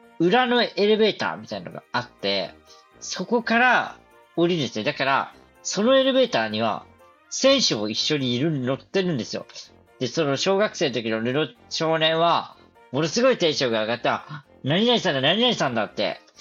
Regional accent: Nagasaki, Japan; 僕は地元が長崎県なので

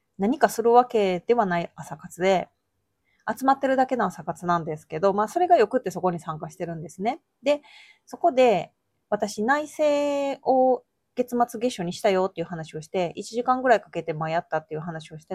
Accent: Mie, Japan; 今日は、地元の三重県では、まあ、東海地方ですね。

